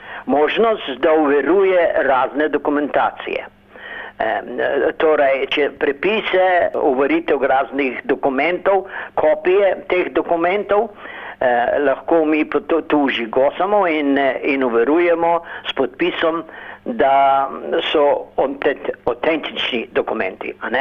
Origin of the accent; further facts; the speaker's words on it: Šmartno pri Litiji, Central Sava, Slovenia; born there; rojen sem pa bil v Šmartnem pri Litiji, to je svojih 35 km iz centra od Ljubljane za Savo proti reku Zagori ali Litiji.